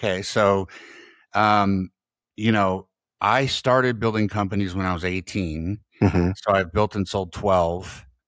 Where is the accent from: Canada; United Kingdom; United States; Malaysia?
United States; Oakland, California; So I lived in Oakland, but I kept getting beat up in Oakland. So my parents moved us to the mountains and we homesteaded on property for 5 years.